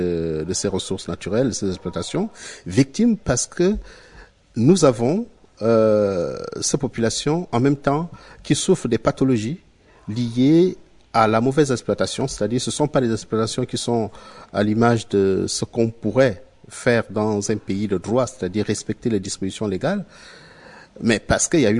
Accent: Gabon; Je suis du Gabon.

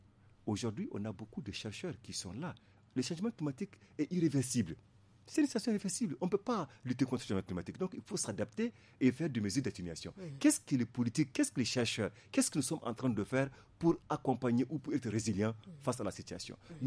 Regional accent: Niger; le cas du Niger où nous avons de bonnes politiques

